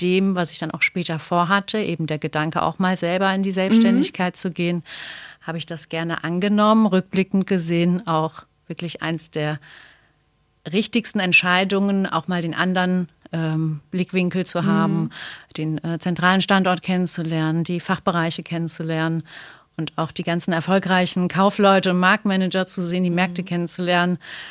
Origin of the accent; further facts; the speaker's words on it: Eifel, Germany; Ich komme auch ursprünglich aus der Eifel.